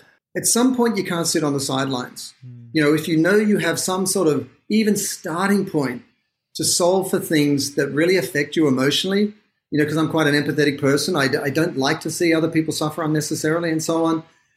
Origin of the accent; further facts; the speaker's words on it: Australia; I'm an Australian